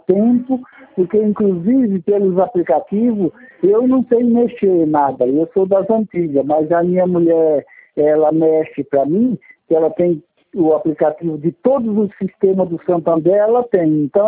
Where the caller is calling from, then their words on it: Marília, São Paulo, Brazil; Eu falo de Marília.